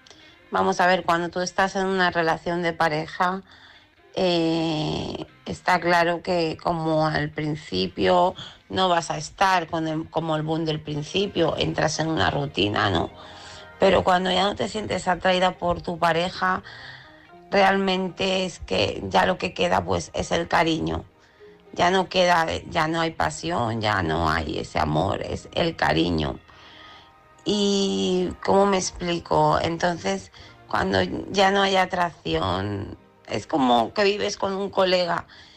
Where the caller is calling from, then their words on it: Lleida, Catalonia, Spain; de Lleida.